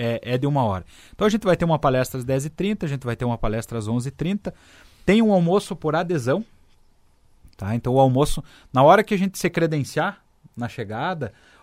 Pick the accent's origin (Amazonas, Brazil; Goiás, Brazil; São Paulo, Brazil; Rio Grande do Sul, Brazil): Rio Grande do Sul, Brazil; Muitos Capões; Eu vim lá de Muitos Capões